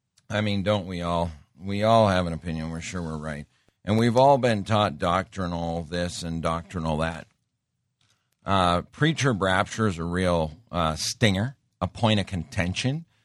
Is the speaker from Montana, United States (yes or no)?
yes; Montana, United States; So growing up in Montana, and I just love the outdoors.